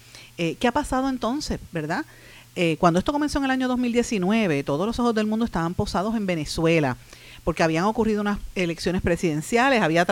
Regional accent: Puerto Rico; Entonces uno como puertorriqueño tiene que preocuparse, ¿dónde queda Puerto Rico en todo esto?

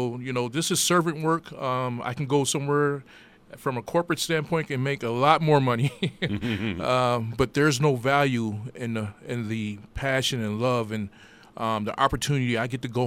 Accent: Racine, Wisconsin, United States; Yeah, born and raised in Racine, Wisconsin.

